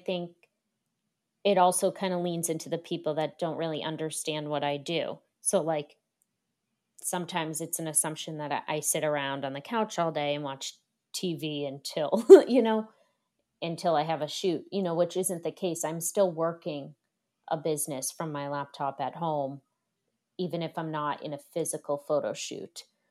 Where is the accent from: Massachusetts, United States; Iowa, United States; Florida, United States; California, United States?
Massachusetts, United States; Boston; Since I grew up in Boston in dating there and I was on the apps